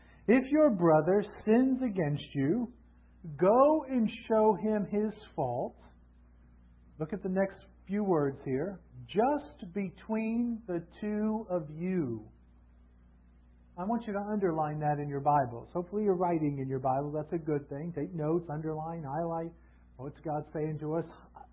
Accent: Fort Myers, Florida, United States; I'm from Fort Myers, Florida. That's where I was born and raised.

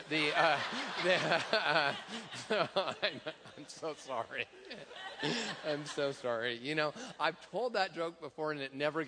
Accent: Tacoma, Washington, United States; I grew up in Tacoma

